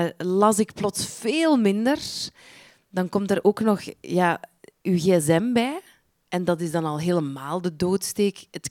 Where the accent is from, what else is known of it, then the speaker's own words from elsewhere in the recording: Exaarde, East Flanders, Belgium; Ik woonde in een klein dorp. Ik ben opgegroeid in Exaarde. Dat is ver van hier, jongens. Dat is Oost-Vlaanderen, een deelgemeente van Lokeren. Een dorp van een straat eigenlijk. Een straat en wat straten daar rond.